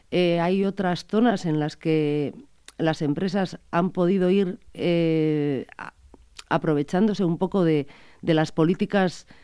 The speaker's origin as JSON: {"language": "Spanish", "region": "Basque Country", "country": "Spain", "said": "que es algo que llevamos mucho tiempo demandando los vascos, casi desde que somos vascos"}